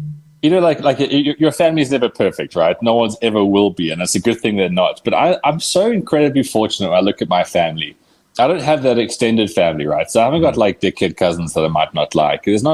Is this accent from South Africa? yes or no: yes; Western Cape, South Africa; growing up in the Cape, a really big thing for us was like going to the garden routes, because that was obviously the thing you did over school holidays.